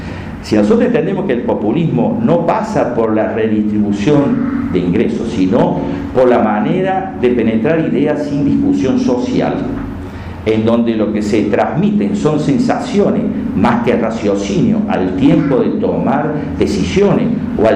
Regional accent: Córdoba, Argentina; uno no se podría imaginar como cordobés un acto público sin olor a choripán.

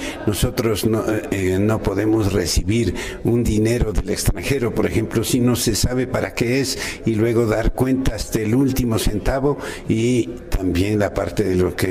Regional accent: Ecuador; en donde todos somos ecuatorianos y todos hermanos.

